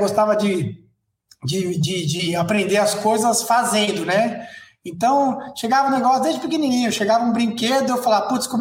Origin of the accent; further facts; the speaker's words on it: São Paulo, Brazil; Eu nasci em Itaquera. Cresci lá em Itaquera, Zona Leste de São Paulo